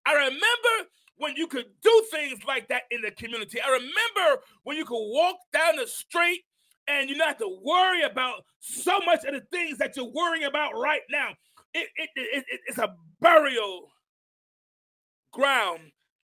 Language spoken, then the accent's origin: English; New York, United States; also born or lived in Tuscaloosa, Alabama; I remember when I came from New York and I lived in Tuscaloosa, Alabama with my grandmother.